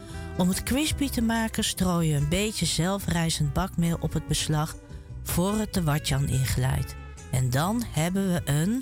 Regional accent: The Hague, South Holland, Netherlands; 070, oh sorry, ik ben een Haagse.

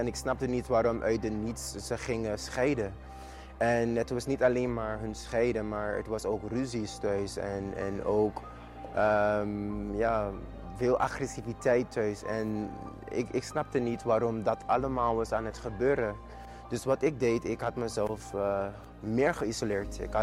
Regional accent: Sint Maarten; born or raised there; now in Netherlands

